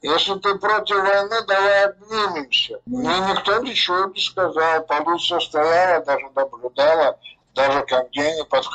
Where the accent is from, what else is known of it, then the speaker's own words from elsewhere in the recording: Georgia; now in Vladivostok, Russia; Я сам грузин, да